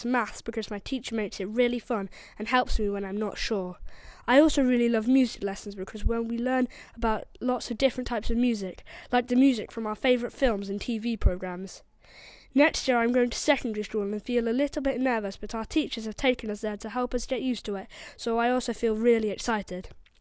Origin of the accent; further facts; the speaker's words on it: East of England, United Kingdom; I come from Essex and I am in year 6 at Grosvenor Park.